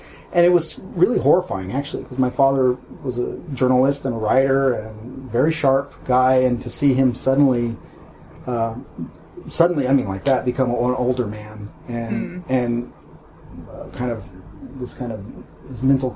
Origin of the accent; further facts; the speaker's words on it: United States; I mean, as an American, it's a very silly thing to try to do, I think.